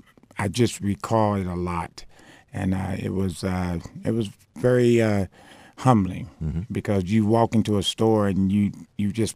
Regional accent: Bowling Green, United States; born there; also born or lived in Indianapolis; Well, actually, on the birth certificate, I was born in Bowling Green, mm-hmm. but we spent a lot of time in Indianapolis.

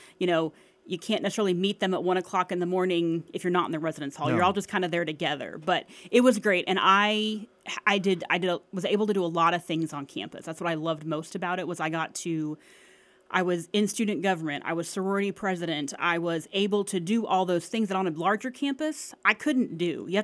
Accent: Lawton, Oklahoma, United States; So I grew up in Lawton, so Cameron was always here

